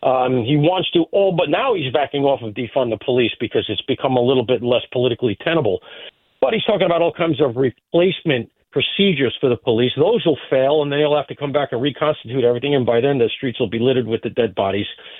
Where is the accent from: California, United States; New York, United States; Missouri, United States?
New York, United States; I say that as a New Yorker.